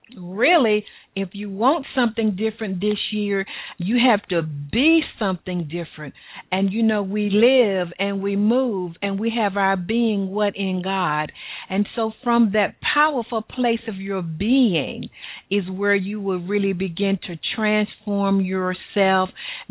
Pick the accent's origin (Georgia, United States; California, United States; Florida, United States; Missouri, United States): Georgia, United States; Atlanta; accent: southern; Of course, you know, it's a southern city from my wonderful southern accent.